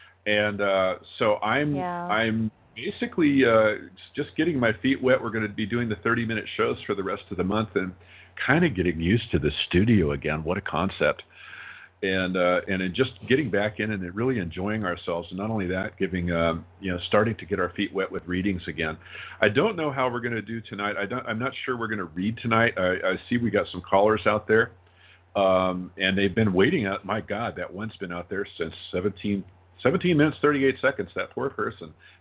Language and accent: English; Scotland, United Kingdom; because I'm a Scottish guy, you know, and I'm a guy.